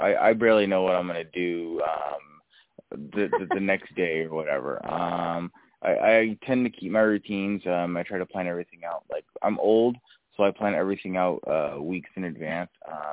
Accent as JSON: {"language": "English", "town": "Long Beach", "region": "California", "country": "United States", "tie": "born or raised there", "said": "You know, it's in my hometown of Long Beach."}